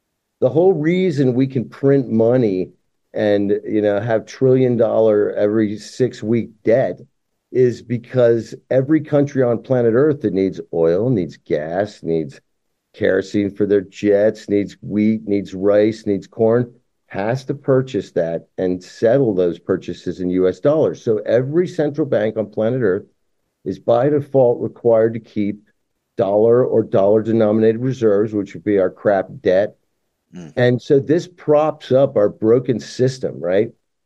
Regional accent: United States; And I'm saying this as an American. My country is guilty of awful crimes against humanity.

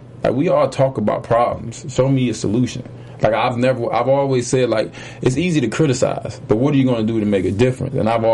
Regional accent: Detroit, Michigan, United States; The way we grew up in Detroit, you don't look at people unless you're ready to get it popping.

